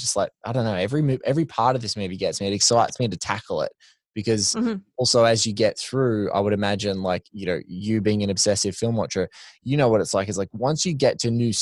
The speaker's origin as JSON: {"language": "English", "country": "Australia", "said": "you're Canadian, I'm Aussie."}